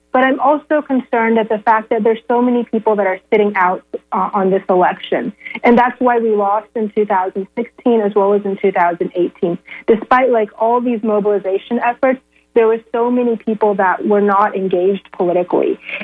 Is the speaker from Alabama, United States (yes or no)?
no; Florida, United States; Like I was born and raised in Florida, and I know how many people there are here